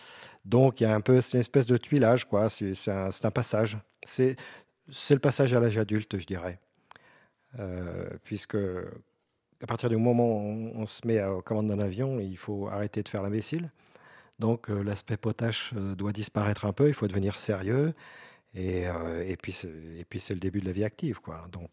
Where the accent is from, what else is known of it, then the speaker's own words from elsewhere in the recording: Grand Est, France; Je suis originaire de Lorraine, par mon père de la Meuse.